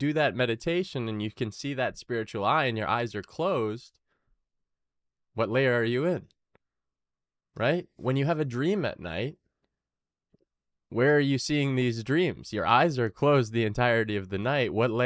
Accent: New England, United States; I grew up in the Western world, grew up in the United States, northeastern part, New England.

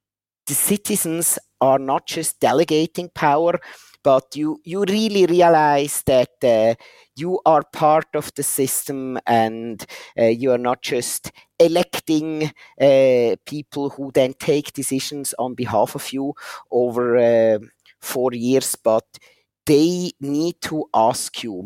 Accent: Zollikon, Zurich, Switzerland; I first grew up quite close to Zurich in a place called Zollikon. And then we moved to the Engadin Valley close to St. Moritz for 2 years, where I went as well for 1 year to kindergarten.

